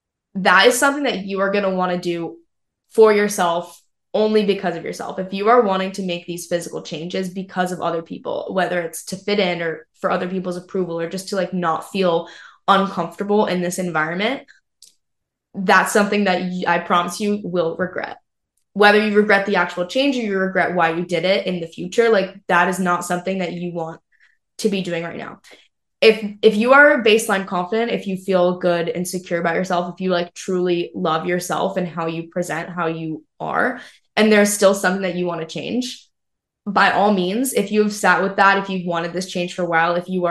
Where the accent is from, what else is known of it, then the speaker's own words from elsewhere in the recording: New Hampshire, United States; And then we grew up in New Hampshire. A lot of people we went to high school with go to UNH